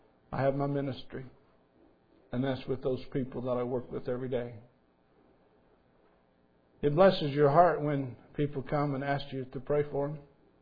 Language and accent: English; Illinois, United States; I'm from Illinois, it's supper to me.